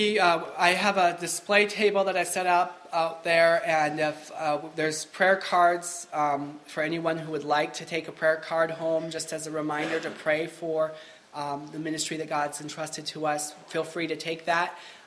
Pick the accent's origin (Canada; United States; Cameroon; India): Cameroon; I grew up in Cameroon and already am fluent in French, which is the national language that people learn in school there.